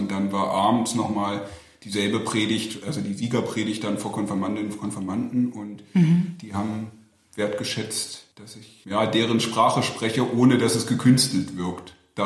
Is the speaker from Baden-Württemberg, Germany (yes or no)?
no; Saxony-Anhalt, Germany; einen engen Kontakt zu Freunden aus meinem Heimatdorf, was bei Gardelegen liegt.